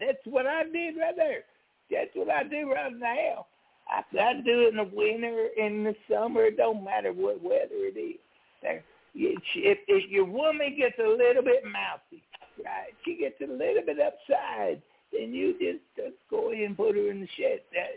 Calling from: Alabama, United States; I'm calling from Alabama right here

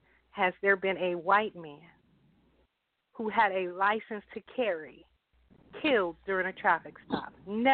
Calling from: Atlanta, Georgia, United States; I'm calling from Atlanta.

